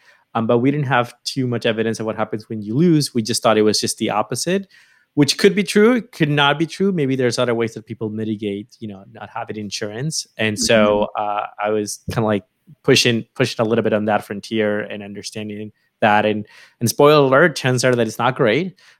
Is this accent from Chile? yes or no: no; Lima, Peru; now in United States; I am born and raised in Lima, so I'm actually an immigrant, but I've been living here for a while.